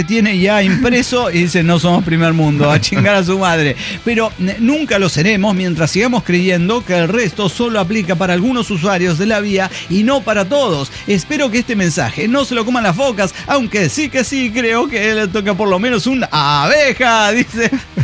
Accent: Sonora, Mexico; Y entonces yo crecí en Sonora.

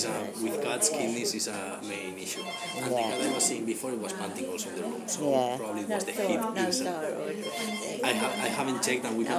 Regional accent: Ireland; accent: Irish; It's my Irish accent.

